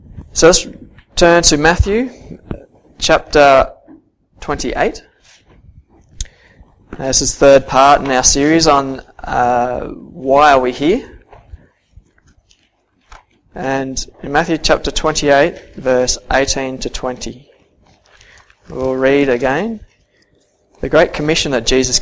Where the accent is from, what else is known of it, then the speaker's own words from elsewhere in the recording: Australia; I am an Australian. I live in a country where I need to abide by the rules of the land.